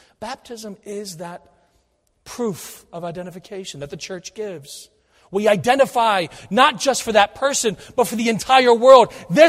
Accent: Pennsylvania, United States; I'm from Pennsylvania, I'm proud of this.

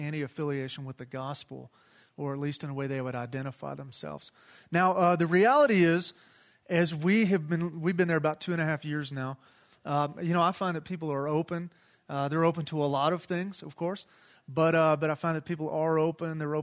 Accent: Cisco, Texas, United States; I was born and raised in Cisco, Texas

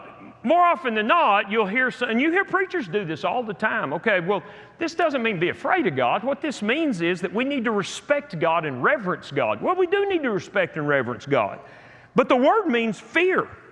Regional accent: Texas, United States; I grew up in West Texas where you can see for miles because there are no trees and there are no hills and it's just flat.

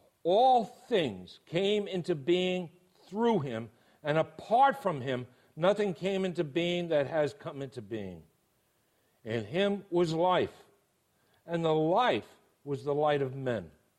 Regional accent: New York City, New York, United States; I'm from New York City. I really have a problem with condescending and patronizing people.

